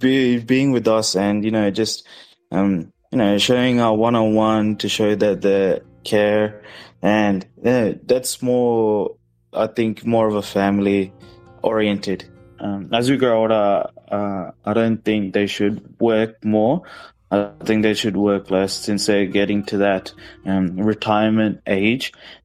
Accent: Kerala, India; now in Australia; ഞങ്ങൾ മലയാളി ആയതുകൊണ്ട് കുറച്ച് സപ്പോർട്ടൊക്കെ കിട്ടുമായിരിക്കും

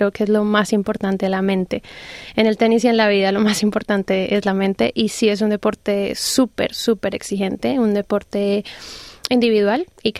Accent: Bogotá, Colombia; moved away; yo soy de Bogotá, de Colombia. Inicié el tenis desde los 7 años por mi padre.

